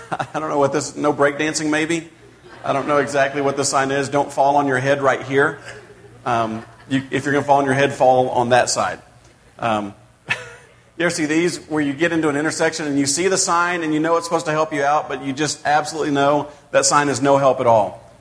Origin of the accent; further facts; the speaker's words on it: Dallas, Texas, United States; I grew up in Dallas, and in when you drive in downtown Dallas, you have intersections that feel like this.